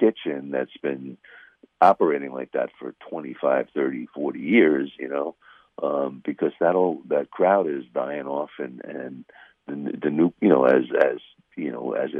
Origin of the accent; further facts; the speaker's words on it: Carle Place, New York, United States; which is kind of poetic because, you know, we grew up in Carl Place right next door.